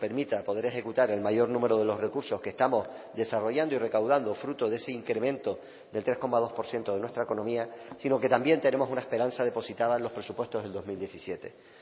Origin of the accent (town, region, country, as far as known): Canary Islands, Spain